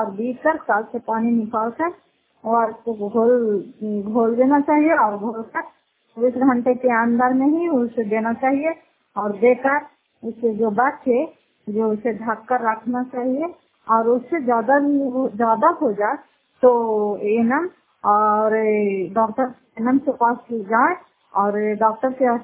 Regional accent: Bihar, India; घर फतेहपुर, पंचायत मकौटा, जिला नालंदा, कराकसर प्रखंड की निवासी हूँ।

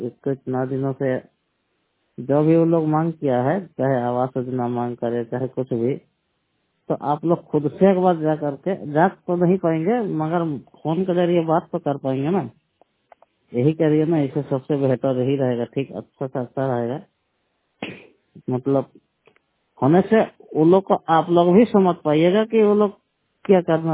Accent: Jharkhand, India; राज्य झारखंड जिला सरायकेला खरसावां से 100% ब्लाइंड बात कर रहा हूँ। मेरा गांव ग्रामीण क्षेत्र कुम्हार रेडिंग है जी।

